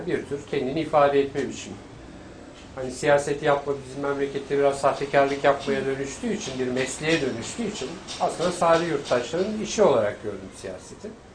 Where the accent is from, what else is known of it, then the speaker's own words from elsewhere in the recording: Üsküdar, Istanbul, Turkey; Balkan göçmeni ailesi, Varna'dan göç etmişler. Üsküdar'da buluşmuşlar. Çocukluğum Üsküdar'da geçti ama bir asker çocuğu olarak 21 ev dolaştık.